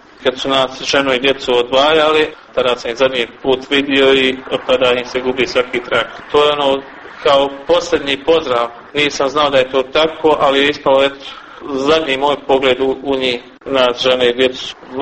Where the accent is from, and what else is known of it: Goražde, Federation of Bosnia and Herzegovina, Bosnia & Herzegovina; born or raised there